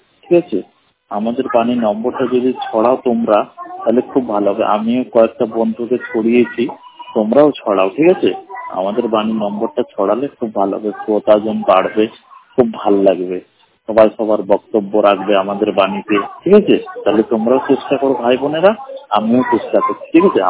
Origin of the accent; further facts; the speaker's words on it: Allahabad, Uttar Pradesh, India; আমার বাড়ি হলো ইলাহাবাদ, আমি বিচক্ষণ অন্ধ।